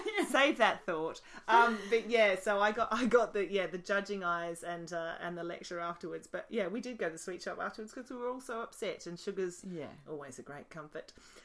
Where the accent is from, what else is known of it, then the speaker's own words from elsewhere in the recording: Australia; accent: Australian; I'll just keep to the Australian one.